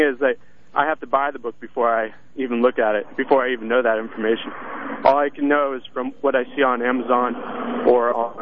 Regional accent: Chapel Hill, North Carolina, United States; I am from Chapel Hill, North Carolina.

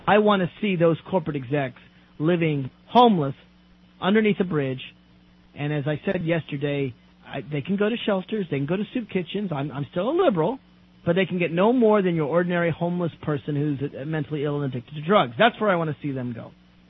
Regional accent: Virginia, United States; I know in my home state of Virginia, there's no question Mark Warner is going to beat Gilmore.

